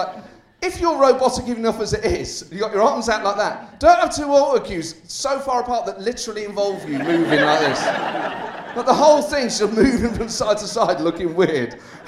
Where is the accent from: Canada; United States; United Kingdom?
United Kingdom; Leeds, Yorkshire and the Humber; because I grew up in Leeds. I've struggled my whole life to deal with that. It's an amazing place, Leeds.